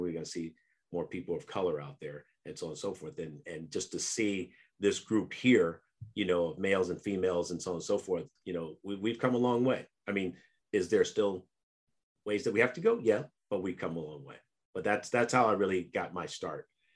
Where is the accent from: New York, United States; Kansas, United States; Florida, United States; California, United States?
California, United States; San Francisco; I mean, I go back from being, you know, growing up in San Francisco as a kid, throwing newspapers and always had a love for football